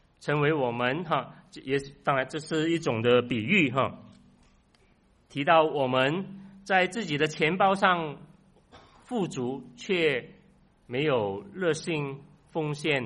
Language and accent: Chinese; Malaysia; now in United States; 但是我来自马来西亚